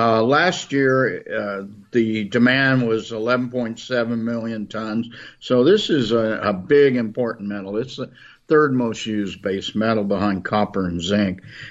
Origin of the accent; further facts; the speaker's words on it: Missouri, United States; five of which are in the viburnum trend of my home state of Missouri